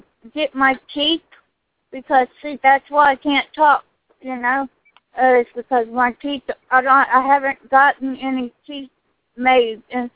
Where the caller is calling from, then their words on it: Texas, United States; I'm good. I'm calling in from Texas.